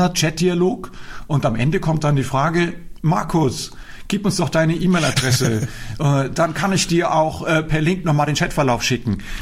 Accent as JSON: {"language": "German", "region": "Upper Austria", "country": "Austria", "said": "wir kommen alle aus Oberösterreich"}